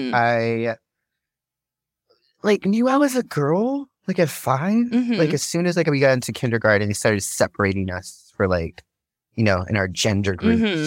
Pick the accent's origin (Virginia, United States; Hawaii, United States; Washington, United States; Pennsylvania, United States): Hawaii, United States; Like, my front yard was the ocean, my backyard was the mountains.